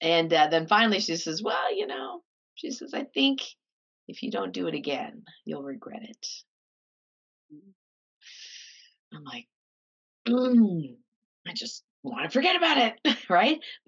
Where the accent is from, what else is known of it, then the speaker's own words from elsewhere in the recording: Canada; Which I was like, fine, I'm Chinese Canadian. We don't show our emotions.